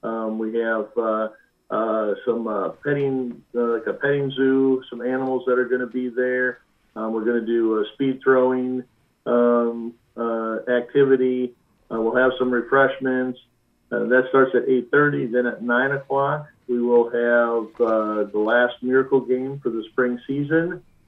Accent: Wisconsin, United States; I grew up in Wisconsin as well.

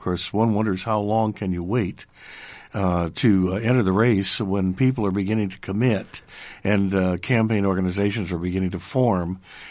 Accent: Washington, United States; the average voter in another state like California or even my home state of Washington would likely not have a chance to see these folks

